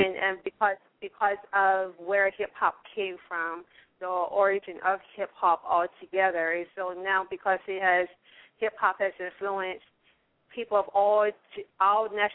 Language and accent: English; Atlanta, Georgia, United States; Atlanta, Georgia.